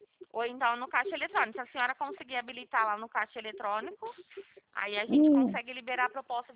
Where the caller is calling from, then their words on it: Ribeirão Preto, São Paulo, Brazil; eu sou aqui de Ribeirão Preto